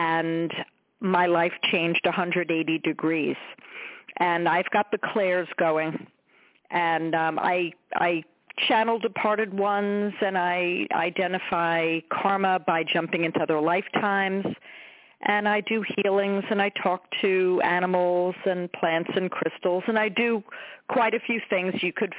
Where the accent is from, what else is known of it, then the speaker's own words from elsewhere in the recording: New York, United States; So I'm originally from New York, lived in the city for a long time.